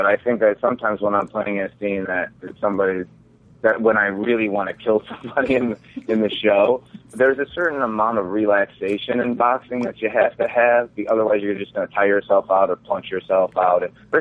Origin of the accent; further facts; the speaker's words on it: Chicago, Illinois, United States; I mean, I grew up in Chicago and I was a graffiti writer